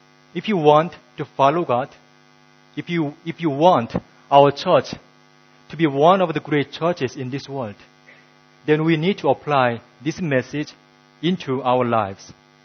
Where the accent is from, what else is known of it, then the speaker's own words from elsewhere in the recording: South Korea; As you know, I was born and brought up in South Korea.